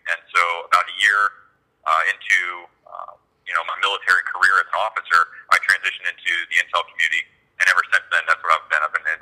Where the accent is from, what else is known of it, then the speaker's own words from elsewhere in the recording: Florida, United States; I grew up in South Florida, and so I grew up right on the water